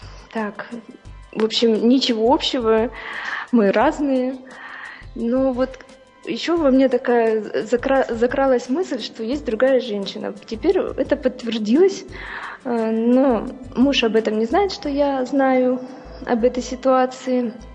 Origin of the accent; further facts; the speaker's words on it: Novosibirsk, Novosibirsk Oblast, Russia; Здравствуйте, я из Новосибирска.